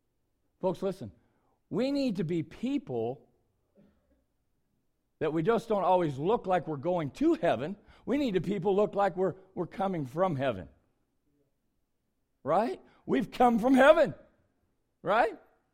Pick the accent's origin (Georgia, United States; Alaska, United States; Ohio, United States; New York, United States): Ohio, United States; We're from Ohio. We live in Ohio. Ohio's the corn state.